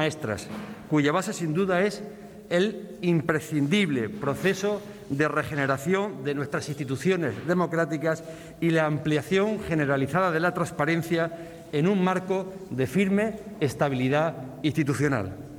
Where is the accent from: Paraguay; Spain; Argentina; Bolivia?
Spain; Region of Murcia; Como ya dije, primero soy murciano.